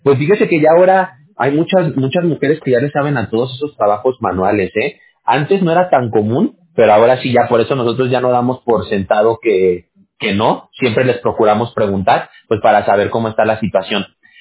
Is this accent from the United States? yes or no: no; Mexico; yo soy mexicano